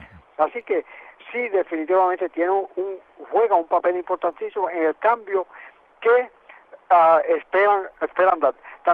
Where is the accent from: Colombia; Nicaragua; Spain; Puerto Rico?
Puerto Rico; nosotros hoy día, como puertorriqueños, seamos una mayoría mucho mayor que los que viven en la diáspora, mucho mayor que los que vivimos en Puerto Rico.